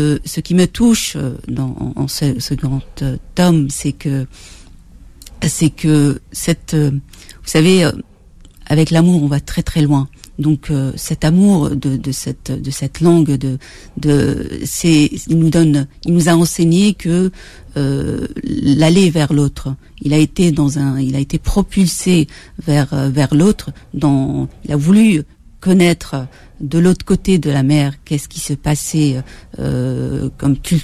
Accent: France; born there; Je suis née en France, je vis en France, j'exerce en France, bien que j'exerce en arabe et en français.

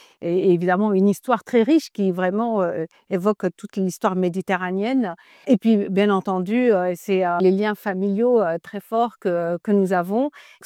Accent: Tunisia; J'ai vécu toute mon enfance, mon adolescence en Tunisie. J'étais à l'école donc, tunisienne, j'ai étudié en arabe. Donc c'est dans ce milieu arabo-musulman que j'ai grandi avec une très grande diversité

